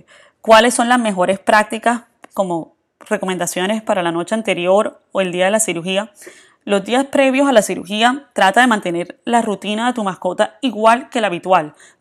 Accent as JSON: {"language": "Spanish", "country": "Colombia", "lives_now": "United States", "said": "por lo menos aquí en los Estados Unidos, si tú no las pagas, porque yo siempre veo bastante, yo soy colombiana"}